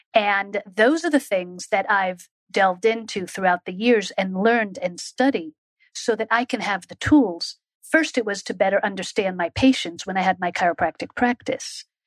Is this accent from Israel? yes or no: yes; Israel; One of the things that I attribute that to is the way I grew up. And growing up in Israel, I had the opportunity for a period of time